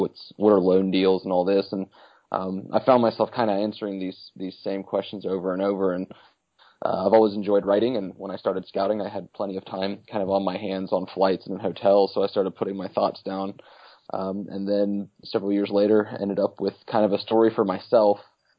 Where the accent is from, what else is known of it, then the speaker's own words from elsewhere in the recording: Roanoke, Virginia, United States; and I'm from Roanoke, Virginia